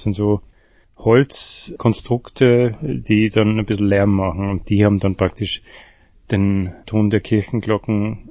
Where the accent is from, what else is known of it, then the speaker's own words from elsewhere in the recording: Salzburg, Austria; in der Region Salzburg, wo ich herkomme, ist es üblich, dass man sie so vor sich herträgt.